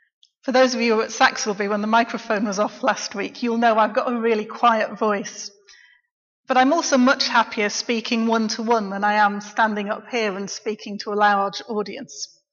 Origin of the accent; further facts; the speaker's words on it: Bradford, Yorkshire and the Humber, United Kingdom; I was born in Bradford, West Yorkshire. And then when I was very small, we moved to a village in West Yorkshire called Grindleton. It's just outside Clitheroe. But then they moved the county boundaries and we found ourselves in Lancashire. So we moved back to Bradford very quickly.